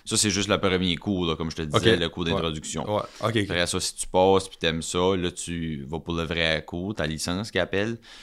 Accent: Edmundston, New Brunswick, Canada; je viens de Edmundston. J'ai été à l'école Notre-Dame, après ça, Paul-Valente, après ça, c'est ça, j'ai commencé mon bac en administration ici à l'université. J'ai été à Moncton

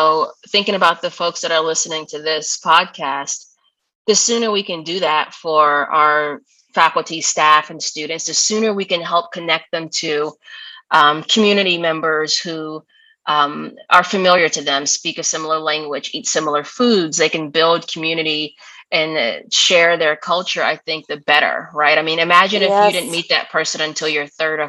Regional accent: Atlanta, Georgia, United States; also born or lived in Florida; I was raised in Atlanta, Georgia, so down south in the heat. I did all my schooling in Florida, so when I came here, I tried to get away with hoodies.

